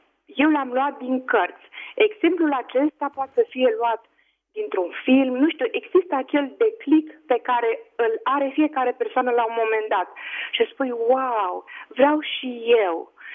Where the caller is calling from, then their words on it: Tulcea, Tulcea County, Romania; Bună ziua, sunt din Tulcea.